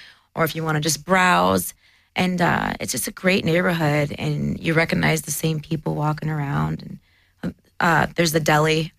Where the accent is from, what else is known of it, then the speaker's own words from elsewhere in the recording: Detroit, Michigan, United States; growing up in Detroit, we didn't have, like, a lot of good Mexican food.